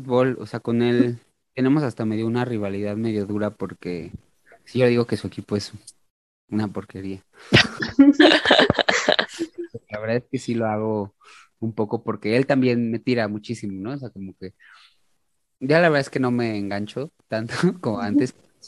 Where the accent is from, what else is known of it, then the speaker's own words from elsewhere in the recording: Mexico; yo siempre, bueno, como mexicano, ¿no? Así como parte de la sociedad. Y yo quiero creer que México es un país grandioso